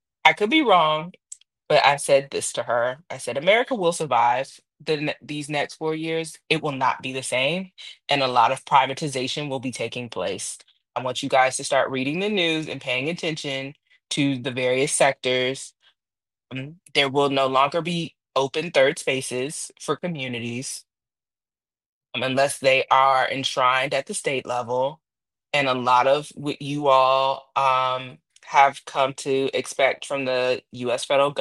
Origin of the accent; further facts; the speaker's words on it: United States; I don't think I should be censored because I'm an American.